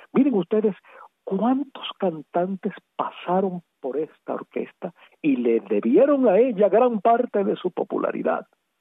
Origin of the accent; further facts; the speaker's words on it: Cuba; Ya saben ustedes cómo somos los cubanos.